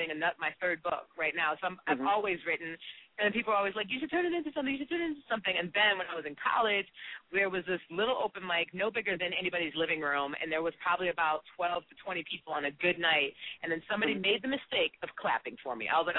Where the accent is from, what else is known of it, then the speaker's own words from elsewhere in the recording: Detroit, Michigan, United States; also born or lived in Virginia / Atlanta; now in Charlotte, United States; I'm from Detroit, then I moved to Virginia, then I moved to Atlanta, and now I'm in Charlotte.